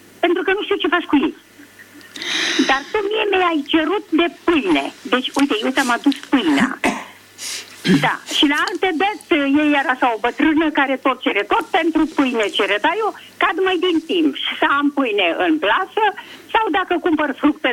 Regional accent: Craiova, Dolj, Romania; Sunt de la Craiova

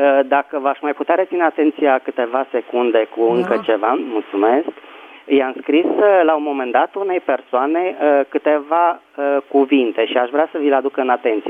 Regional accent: Bucharest, Romania; din București.

